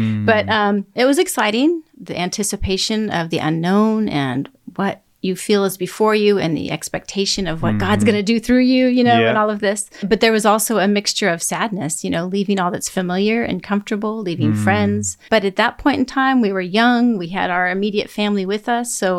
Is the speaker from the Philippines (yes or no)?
no; United States; I have lived in the Middle East for most of my adult life. I am American. I come from America, but I also feel very much that I am a Middle Eastern in many ways.